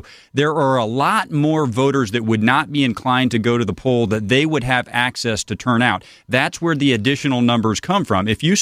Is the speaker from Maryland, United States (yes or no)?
yes; Maryland, United States; in my home state of Maryland, they've had about twice the number of early voters that they did in 2014.